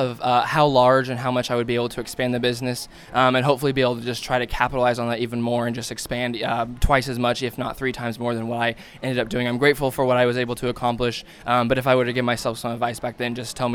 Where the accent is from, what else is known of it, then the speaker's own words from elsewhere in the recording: Hugoton, Kansas, United States; Yes, so I am from the Hugoton FFA chapter in Hugoton, Kansas.